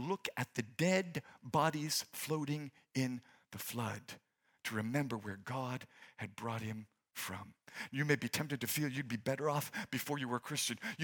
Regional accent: Nigeria; I'm a Nigerian. I'm from Nigeria.

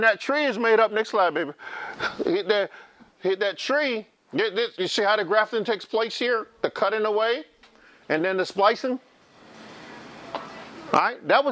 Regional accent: the South, United States; I grew up here in the South, and I used to work in the orange groves.

